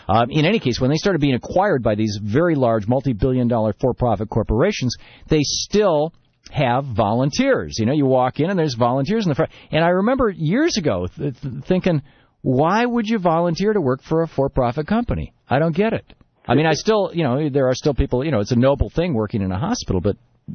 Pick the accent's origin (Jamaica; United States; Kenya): United States; Lansing, Michigan; I grew up in Michigan, and the hospitals in Lansing, in the city that I grew up in, were all, I believe by law, required to be publicly owned hospitals.